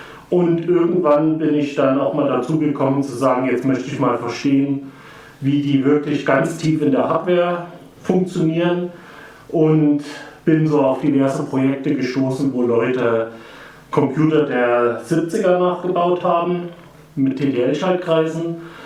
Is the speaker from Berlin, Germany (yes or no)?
no; Saxony, Germany; Das ist der Martin … Wir kommen beide aus dem Hateotu im Vogtland